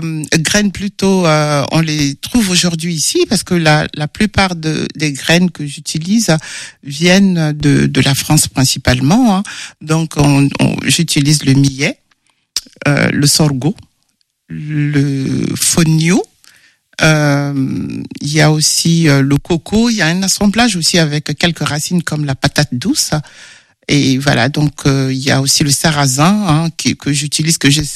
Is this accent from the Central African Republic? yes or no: yes; Central African Republic; je suis originaire de la Centrafrique.